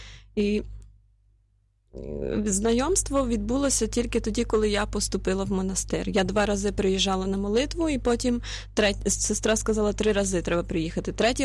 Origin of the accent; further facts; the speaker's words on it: Zakarpattia Oblast, Ukraine; Ну, та я з Закарпаття, але я ніколи не знала, що за 60 кілометрів від мене є монастир.